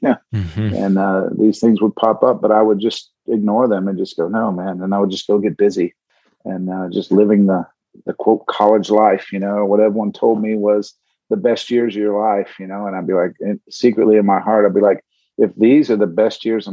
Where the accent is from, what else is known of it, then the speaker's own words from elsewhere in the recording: Miami, Florida, United States; also born or lived in Pittsburgh, United States; And by the time I was 5, my dad walked out the door. And we moved from Pittsburgh, Pennsylvania, down to Miami